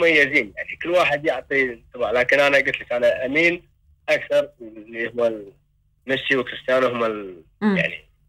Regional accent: Qatar; أن أنا يعني أمثل ديرتي وأمثل قطر في المونديال

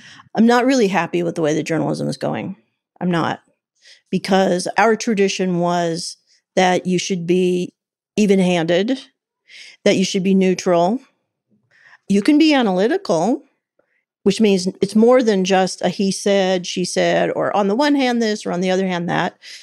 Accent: Kansas City, Kansas, United States; We grew up in a very homogenous community, not very racially diverse, not religiously diverse. We were both raised Catholics. I grew up in the big city of Kansas City.

